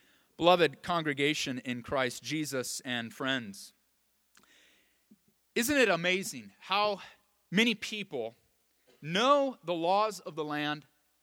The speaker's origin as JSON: {"language": "English", "region": "California", "country": "United States", "tie": "born or raised there", "lives_now": "Iowa, United States", "said": "But I come from California, as you know, and as I grew up there, on television, you could see the stupidest criminals almost every day."}